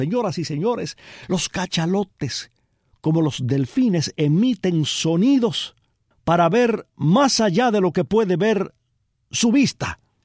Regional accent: Cuba; moved away; los cubanos no fuimos marineros o tan marineros como los españoles

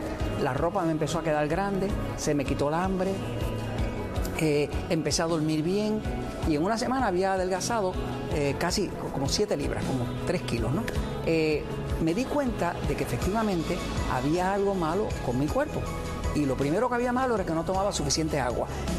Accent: Puerto Rico; now in United States; Yo soy de Puerto Rico. Puerto Rico es parte de Estados Unidos. Somos gente hispana, porque éramos una colonia española, pero luego quedamos como parte de Estados Unidos.

